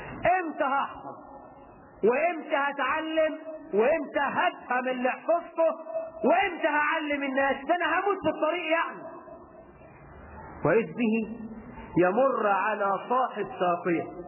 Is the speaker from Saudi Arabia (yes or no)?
no; Egypt; احنا عندنا في مصر امثال تكسر المقاديم